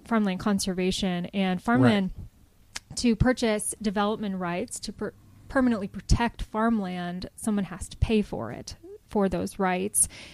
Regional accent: Columbus, Ohio, United States; Well, I grew up in Columbus, Ohio.

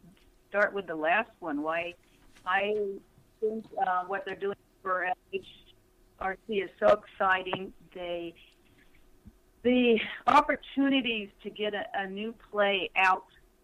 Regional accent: Newport Beach, California, United States; I am. I'm from Southern California, Newport Beach area.

